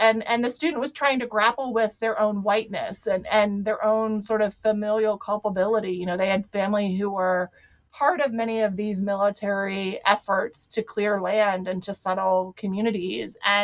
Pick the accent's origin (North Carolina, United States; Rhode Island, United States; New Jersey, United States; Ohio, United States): Ohio, United States; You know, I was raised in Ohio. My father was military. My mom was a nurse who never went to college.